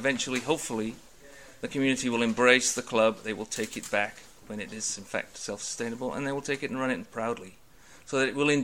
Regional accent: United States; Well, one thing about being an American businessman is we don't really have pipeline dreams

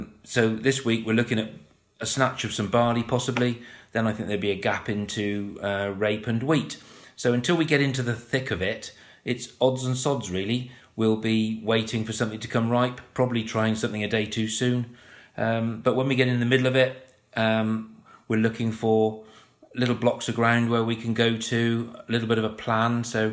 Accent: West Midlands, United Kingdom; I'm from Herefordshire and I'm the monitor farmer for the AHTB. I live on a mixed farm historically.

